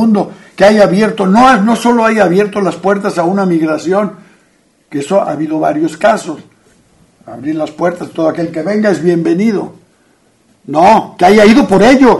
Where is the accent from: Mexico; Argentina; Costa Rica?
Mexico